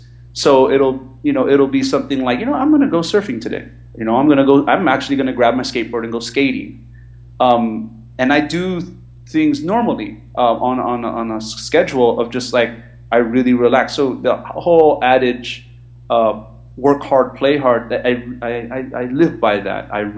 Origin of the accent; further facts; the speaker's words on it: California, United States; You know, I'm from Cali. That's what we do.